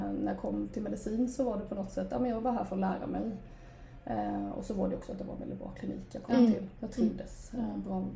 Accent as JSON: {"language": "Swedish", "town": "Växjö", "region": "Kronoberg County", "country": "Sweden", "said": "Jag är ju smålänning. Jag kommer från Växjö."}